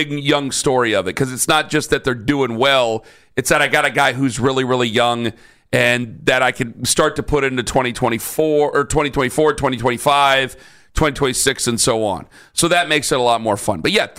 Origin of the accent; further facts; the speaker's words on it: Canton, Ohio, United States; But I'm from Canton, right?